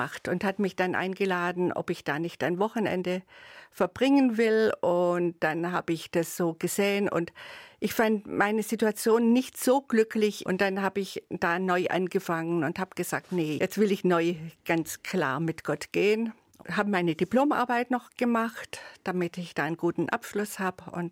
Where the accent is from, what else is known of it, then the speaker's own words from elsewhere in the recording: Baden-Württemberg, Germany; als Schwabe, da bist immer gut aufgehoben, sage ich jetzt mal.